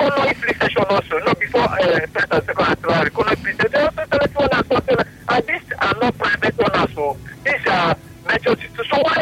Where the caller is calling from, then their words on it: Rumuolumeni, Rivers, Nigeria; I'm calling you from Rumolume.